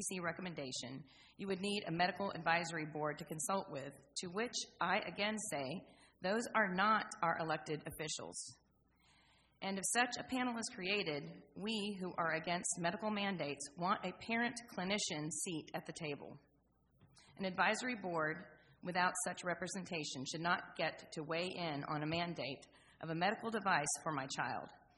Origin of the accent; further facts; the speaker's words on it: Ormond Beach, Florida, United States; I'm from Ormond Beach.